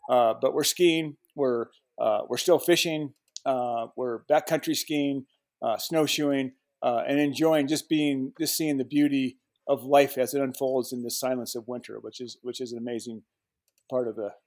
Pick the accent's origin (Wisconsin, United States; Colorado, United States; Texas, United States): Colorado, United States; You know, I was born and raised in Colorado. hunting and fishing were a major part of my life with my dad.